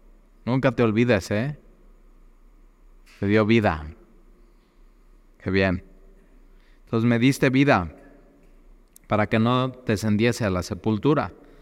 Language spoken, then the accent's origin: Spanish; Mexico City, Mexico; born there; also born or lived in Cuernavaca; now in Veracruz, Mexico; Me encanta vivir en Veracruz porque nací en Ciudad de México y viví muchos años en Cuernavaca.